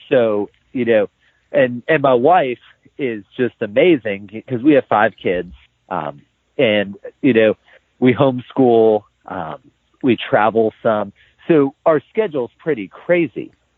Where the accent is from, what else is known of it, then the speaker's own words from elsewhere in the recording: Youngstown, Ohio, United States; So I grew up in the Lower West Side of Youngstown, Ohio. City kid, video game playing, junk food eating, cartoon watching.